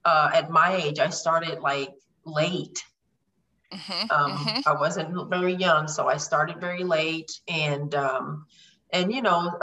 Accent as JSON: {"language": "English", "country": "Puerto Rico", "lives_now": "Elizabethtown, United States", "said": "I currently live in Elizabethtown, Kentucky. I'm originally from Puerto Rico, and been in the United States for quite some time right now."}